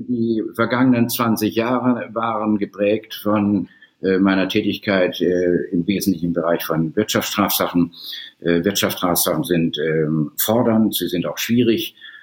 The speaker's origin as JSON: {"language": "German", "region": "Baden-Württemberg", "country": "Germany", "lives_now": "Hamburg, Germany", "said": "bin ich dann zurückgekehrt, aber nicht nach Südbaden, wo ich herstamme, sondern nach Hamburg und habe mir hier mein Berufsleben aufgebaut."}